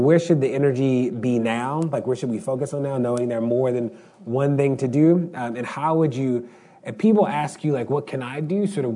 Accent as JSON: {"language": "English", "town": "Baltimore", "region": "Maryland", "country": "United States", "said": "I'm from Baltimore, where 30% of adults cannot functionally read."}